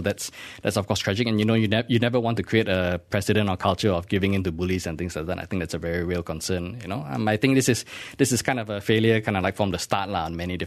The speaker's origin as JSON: {"language": "English", "country": "Malaysia", "said": "a few more years of this and being racist will be what defines being Malaysian. You know, when we changed government for the first time, a lot of us had really high hopes"}